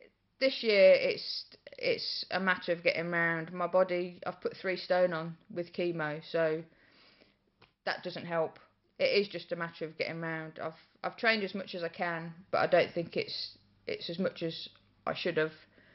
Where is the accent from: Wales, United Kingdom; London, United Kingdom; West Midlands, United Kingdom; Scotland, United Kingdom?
West Midlands, United Kingdom; Rugby; from Rugby.